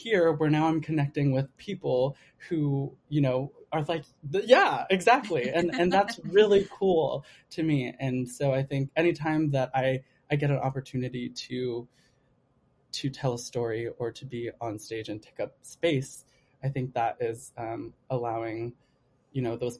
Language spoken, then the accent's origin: English; Los Angeles, California, United States; now in New York, United States; I'm from LA, by the way. I'm from Southern California, so I saw as much theater as I possibly could, but there is not nearly as much as there is here in New York